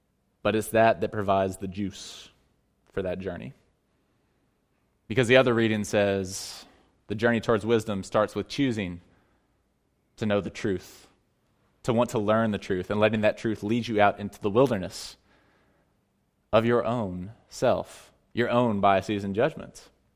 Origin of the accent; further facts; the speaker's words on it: Texas, United States; where I grew up in Texas, racism was in the air, is in the water we drank.